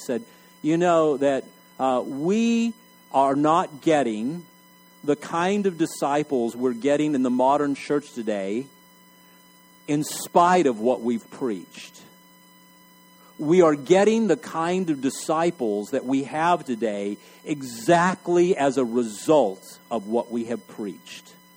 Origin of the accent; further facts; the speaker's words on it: Ireland; I can say that because I'm Irish